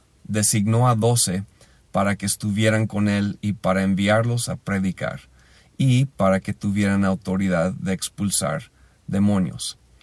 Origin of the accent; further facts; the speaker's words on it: Pátzcuaro, Michoacán, Mexico; de Pátzcuaro.